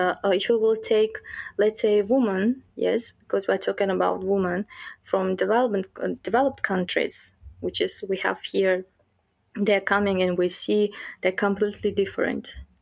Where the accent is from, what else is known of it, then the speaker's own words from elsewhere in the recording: Tajikistan; English is a second language; oh my God, I came from Tajikistan, and they might will think that I'm kind of not well educated, or maybe young, like, you know, as a girl.